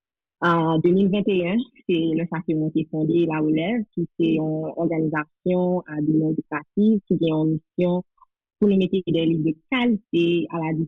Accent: Port-au-Prince, Ouest, Haiti; now in United States; Moi, c'est origine de Plateau Central, et moi, j'ai grandi à Port-au-Prince

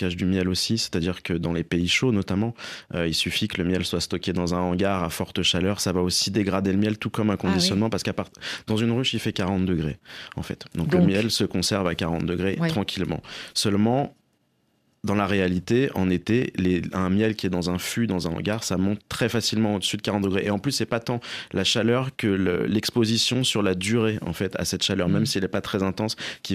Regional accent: France; chez nous, en France, je parle.

